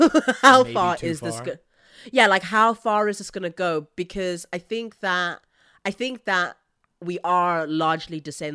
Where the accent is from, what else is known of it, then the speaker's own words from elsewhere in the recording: South Africa; I come from South Africa, so I do have an understanding of segregation and what that feels like.